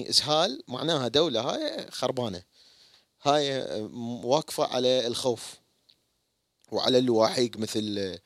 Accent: Iraq; وإحنا عندنا بالعراق كانوا يشاهدون

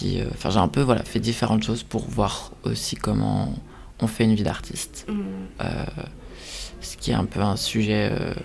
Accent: Paris, Île-de-France, France; Donc moi j'ai grandi à Paris

